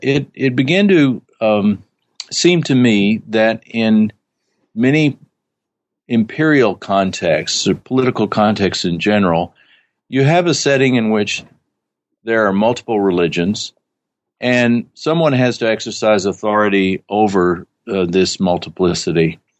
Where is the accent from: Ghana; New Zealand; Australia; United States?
United States; My own interests have continued to evolve in terms of my sense in which, as an American, our view of religion is very peculiar